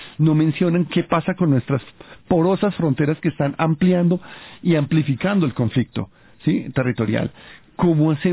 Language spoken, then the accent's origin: Spanish; Colombia; debemos como sociedad, como colombianos, decir, perdón, este es un tema que es irrenunciable